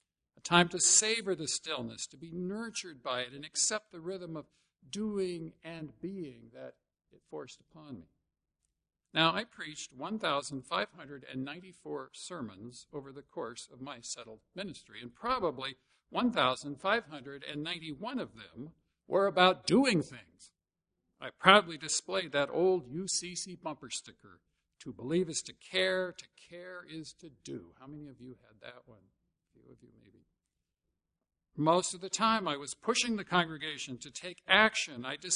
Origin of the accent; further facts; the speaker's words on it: Arizona, United States; now in California, United States; Now, even though I grew up in Arizona and I should have expected this, it bothered me a lot, because I had just come back from 12 years in California